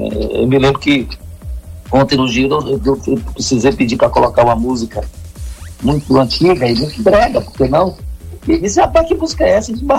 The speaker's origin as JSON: {"language": "Portuguese", "town": "Salvador", "region": "Bahia", "country": "Brazil", "tie": "born or raised there", "said": "Minha terra é aí, rapaz. Trabalho, mas muita saudade."}